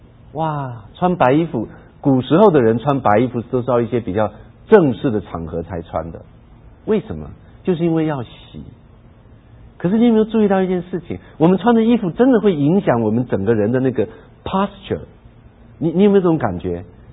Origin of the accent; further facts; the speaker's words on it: China; 我们中国人讲一句话叫做好死不如赖活着，就是这个意思。